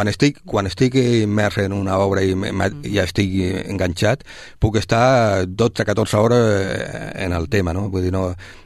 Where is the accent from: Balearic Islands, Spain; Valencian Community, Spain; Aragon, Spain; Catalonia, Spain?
Catalonia, Spain; Sabadell; soc de Sabadell i no puc evitar això.